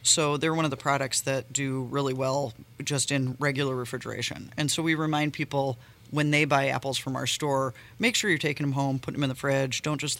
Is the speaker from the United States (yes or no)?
yes; La Porte, United States; So born and raised in LaPorte.